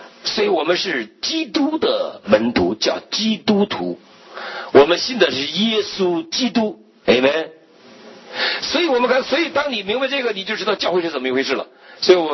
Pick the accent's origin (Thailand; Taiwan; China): China; Northeast China; 像我们全民皆兵的年代，我们东北人人都发枪，我还发了一个呢